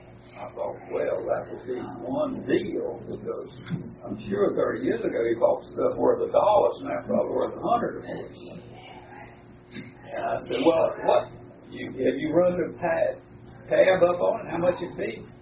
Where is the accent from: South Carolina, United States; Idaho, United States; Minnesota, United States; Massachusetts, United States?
South Carolina, United States; Camden; And I'm originally from Churchill County. I grew up on a farm outside of Camden, and I've known that family for low these many years